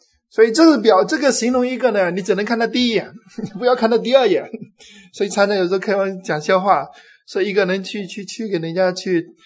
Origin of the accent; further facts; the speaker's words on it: China; 我们中国人过节现在已经这个味道很淡了